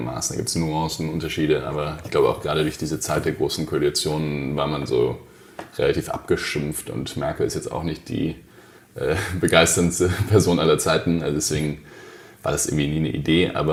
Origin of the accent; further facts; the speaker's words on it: Hesse, Germany; Aber ich bin einfach ganz normal aufgewachsen in der Nähe von Frankfurt in Hesse.